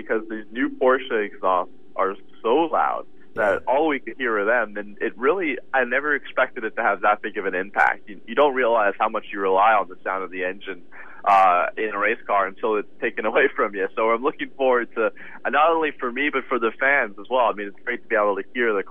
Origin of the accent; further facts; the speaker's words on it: United States; born there; I was born in the States, but I race under the South African flag.